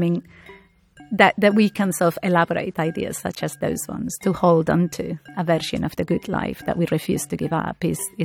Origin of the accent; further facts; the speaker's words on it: Canary Islands, Spain; English is a second language; But I guess because I come from the Canary Islands, so I never really occupy primarily the role of the tourist